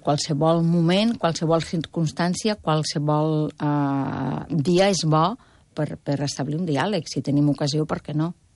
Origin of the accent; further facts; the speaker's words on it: Catalonia, Spain; Jo crec que podem estar molt contents, com a catalans i catalanes